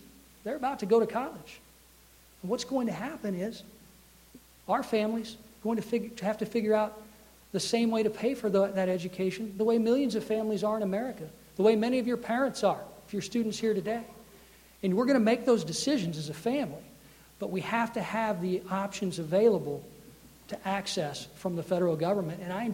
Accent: Taylorville, Illinois, United States; like my hometown of Taylorville. You know, I'm a public school graduate from Taylorville High School.

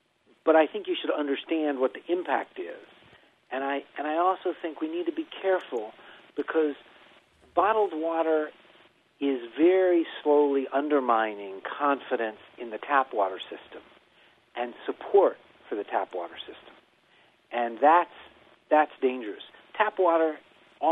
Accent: Miami, Florida, United States; My family was visiting my parents where I grew up in Miami.

